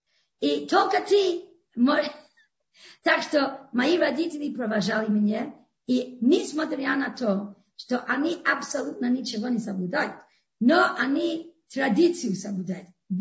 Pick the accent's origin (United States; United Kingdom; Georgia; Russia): United States; Los Angeles, California; Так что я выросла в Лос-Анджелесе